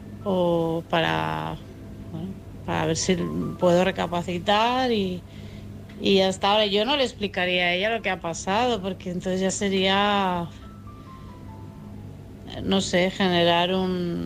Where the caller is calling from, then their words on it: Barcelona, Catalonia, Spain; de Barcelona